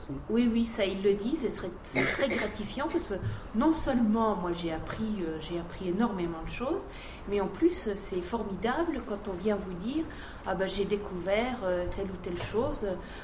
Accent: Vittel, Grand Est, France; born there; est le département où je vis maintenant, alors que je suis née, contrairement à Élise, je suis née dans l'eau, puisque je suis née à Vittel.

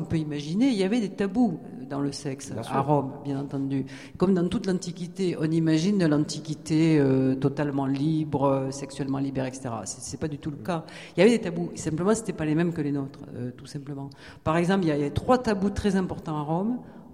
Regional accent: Provence-Alpes-Côte d'Azur, France; Je suis provençale, hein, je précise.

